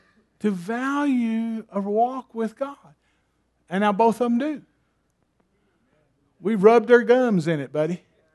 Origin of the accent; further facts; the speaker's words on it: the South, United States; I get hungry for things. I was raised in the South. Oh, hallelujah. And we were a poor family, and I don't mean lower income, I mean poor.